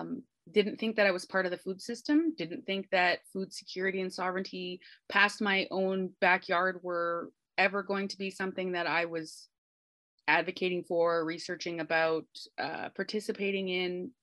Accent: Ontario, Canada; despite the fact that I was speaking to a public audience in like Nova Scotia at the time, and I'm from Southern Ontario.

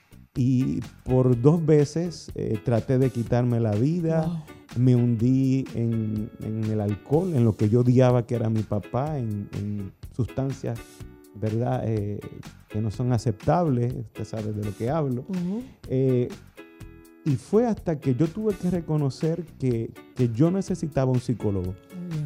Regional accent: Puerto Rico; Como mucha gente sabe, aquí en mi tierra, Puerto Rico, comencé como cantante juvenil en los programas de Telemundo

